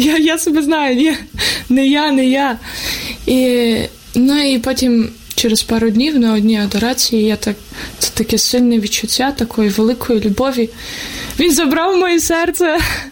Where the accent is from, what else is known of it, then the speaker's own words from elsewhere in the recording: Kolomyia, Ivano-Frankivsk Oblast, Ukraine; я сама з Коломиї